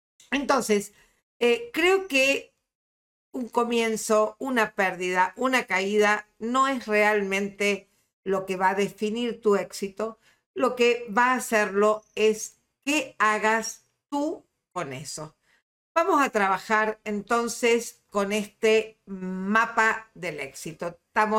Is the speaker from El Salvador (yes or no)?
no; Argentina; Quienes somos argentinos